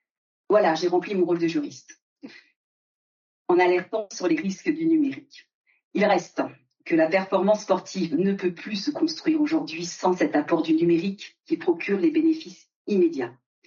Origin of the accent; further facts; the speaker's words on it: Normandy, France; le parcours de la flamme olympique qui commence donc en Normandie, là d'où je viens